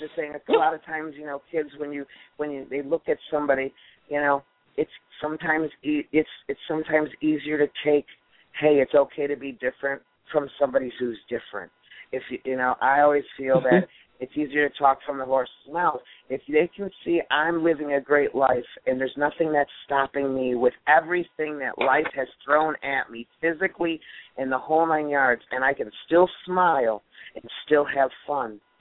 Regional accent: Schaumburg, Illinois, United States; I'm Schaumburg. I'm born and raised in Schaumburg High School.

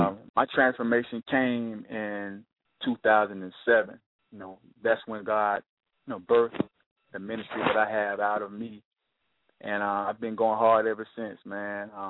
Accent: Jacksonville, Florida, United States; I was born and raised here in Jacksonville, Florida.

